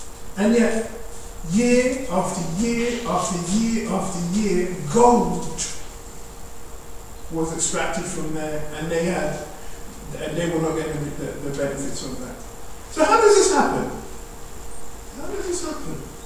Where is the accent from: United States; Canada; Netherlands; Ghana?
Ghana; I'm from Ghana.